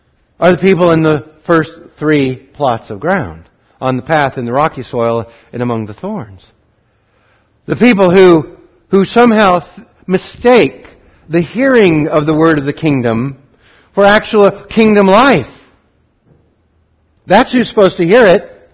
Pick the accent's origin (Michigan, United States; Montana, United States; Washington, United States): Montana, United States; I grew up in Wheatland County, Montana, and I drove trucks full of grain.